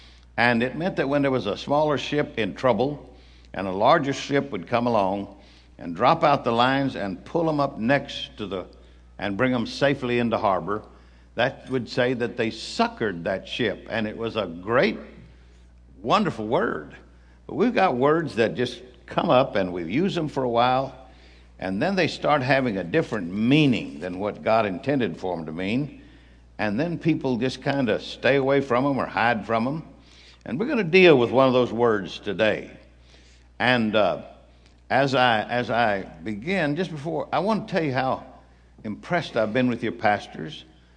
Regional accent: Fort Worth, Texas, United States; Now, I'm down from Fort Worth, Texas, and we talk a little slower.

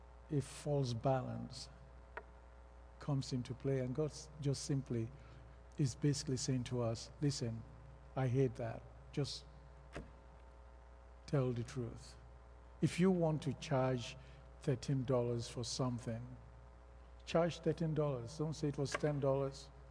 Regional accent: Nigeria; Growing up in Nigeria, you go to the market, and let's say you are going to buy a cup or some rice.

